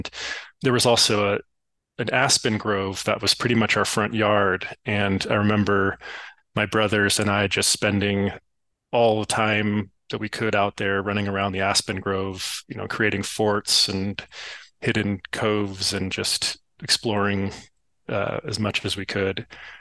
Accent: Napa, California, United States; Yeah, I was born in Vallejo, California. And at the time, that was just because Napa didn't have a hospital. But I did grow up in Napa where my parents lived

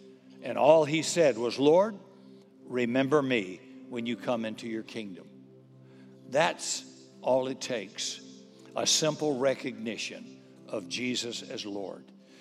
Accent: United States; I'd love to be quick because I'm an American. I want it quick.

